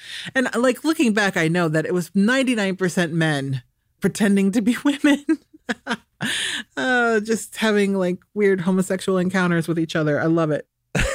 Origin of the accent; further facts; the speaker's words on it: Nebraska, United States; I'm from Nebraska, so in many ways I was home. My parents lived an hour away.